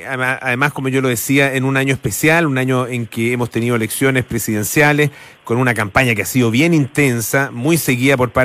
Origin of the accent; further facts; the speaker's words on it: Chile; nos une como chilenos